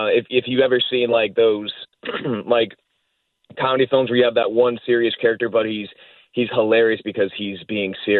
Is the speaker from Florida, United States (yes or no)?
no; Monroe, Connecticut, United States; especially we've even shot some scenes in my hometown of Monroe, Connecticut, which is always a pleasure.